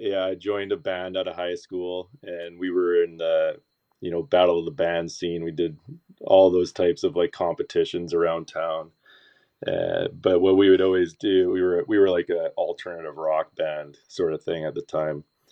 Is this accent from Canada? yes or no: yes; Coquitlam, British Columbia, Canada; born and raised in Coquitlam, BC. which is, again, like in this general area of where I'm at right now.